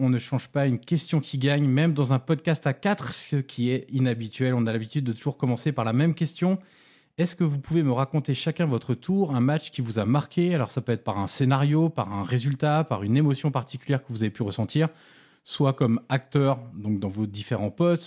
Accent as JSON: {"language": "French", "town": "Auxerre", "region": "Bourgogne-Franche-Comté", "country": "France", "said": "je suis originaire d'Auxerre."}